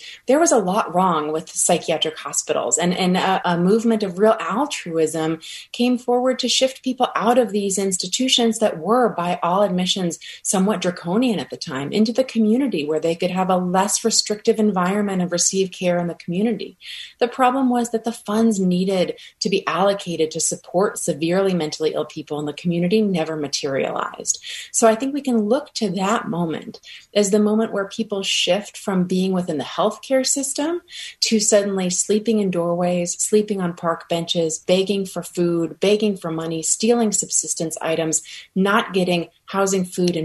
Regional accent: Rhode Island, United States; even in my home state of Rhode Island

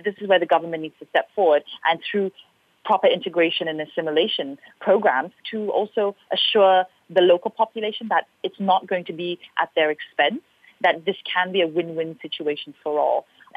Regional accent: Malaysia; as a Malaysian

